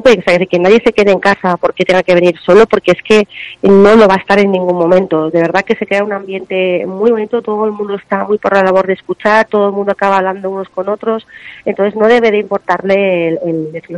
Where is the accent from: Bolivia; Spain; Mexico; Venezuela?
Spain; Valencian Community; al final somos los valencianos, somos muy agradecidos para esas cosas.